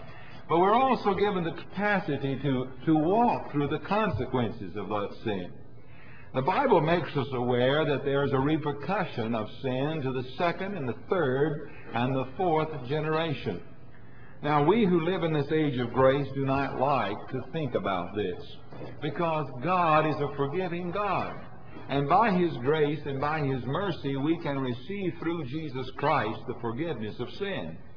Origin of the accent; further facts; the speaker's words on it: the South, United States; Now I grew up as a teenager having to face the consequences of slavery, because I grew up in the South, and I grew up having to face the reality of prejudice.